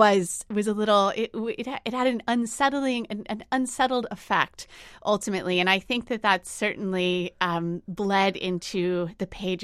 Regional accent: Orlando, Florida, United States; I grew up in Orlando, Florida, which is a part of the state where culture and economy has been really powerfully shaped by tourism.

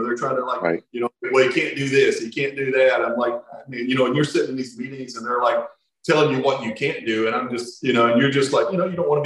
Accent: Kentucky, United States; especially at my home state school, because I wanted to make an impact. I wanted to influence some kids in this state like you influenced me, Rex.

